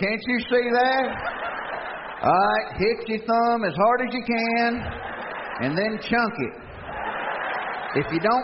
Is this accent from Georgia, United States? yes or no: yes; Atlanta, Georgia, United States; I feel like I'm home. I am. I'm from Atlanta, Georgia, originally.